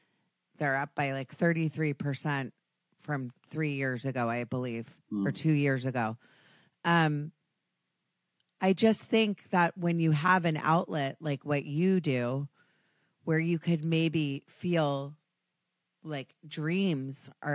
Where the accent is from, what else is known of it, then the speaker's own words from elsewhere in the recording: United States; and even being American, so women, we like to talk about everything, right?